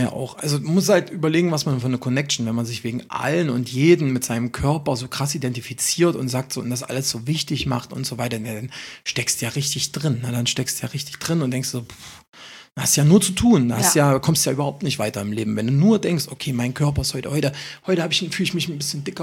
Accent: Saxony, Germany; now in Berlin, Germany; ja, ich komme aus dem Erzgebirge, was wollen sie denn reinmachen?

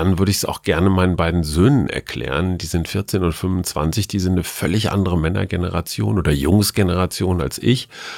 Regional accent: Münster, North Rhine-Westphalia, Germany; Ja, ich denke immer ans Radfahren als Münsteraner.

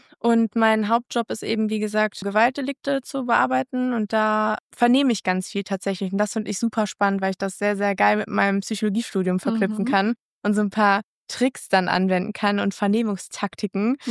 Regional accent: Viersen, North Rhine-Westphalia, Germany; ich komme aus Viersen und bin Polizistin. Seit über 12 Jahren mittlerweile. Und auch bei mir in der Heimatstadt tatsächlich.

